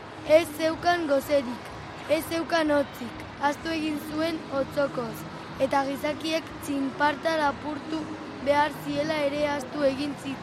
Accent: Basauri, Basque Country, Spain; Basauritik.

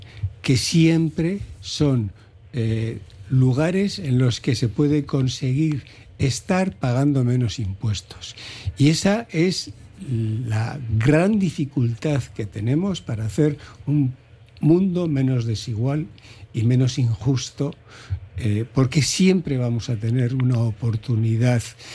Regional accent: Ondarroa, Basque Country, Spain; born there; El pueblo menos turístico de la Costa Vasca es Ondarroa, de donde soy nacido y con mucho orgullo.

